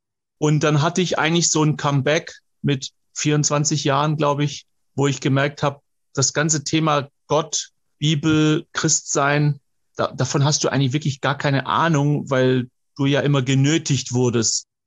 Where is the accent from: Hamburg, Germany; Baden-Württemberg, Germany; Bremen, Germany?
Baden-Württemberg, Germany; ich bin ja Schwabe